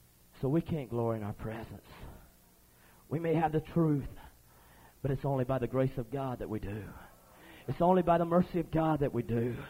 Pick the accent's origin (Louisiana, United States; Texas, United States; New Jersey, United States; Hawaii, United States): Louisiana, United States; well, I'm from Louisiana.